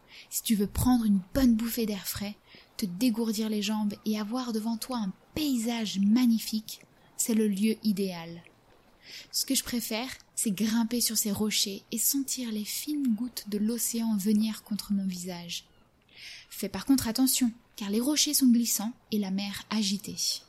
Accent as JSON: {"language": "French", "region": "Brittany", "country": "France", "said": "Moi, je viens du Morbihan, qui est au sud-ouest de la Bretagne."}